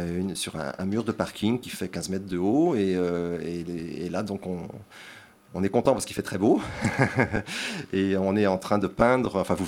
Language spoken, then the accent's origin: French; Nantes, Pays de la Loire, France; born there; Je suis né à Nantes, donc dans les années 50, en 57.